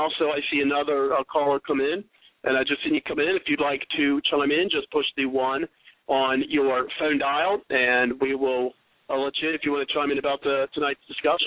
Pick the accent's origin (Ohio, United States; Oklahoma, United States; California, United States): Ohio, United States; And because I am from Ohio and I am in Ohio, that I cost Romney the election in Ohio